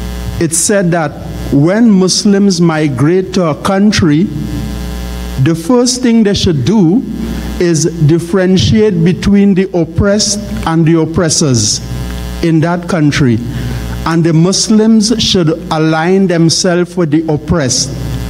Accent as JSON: {"language": "English", "town": "Toronto", "region": "Ontario", "country": "Canada", "said": "I'm coming from Toronto, Canada."}